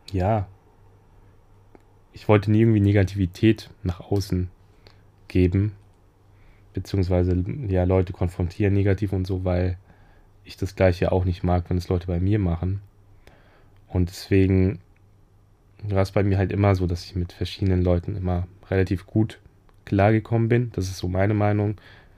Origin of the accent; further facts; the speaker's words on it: Hesse, Germany; now in Berlin, Germany; bin ich da nach Berlin, was ja ziemlich weit entfernt ist von meiner Heimatstadt in Hessen.